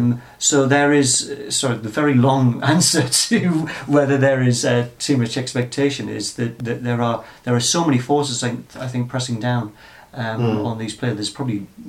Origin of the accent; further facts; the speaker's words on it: England, United Kingdom; you know, I'm an English person, very much behind Wales and Northern Ireland and the Republic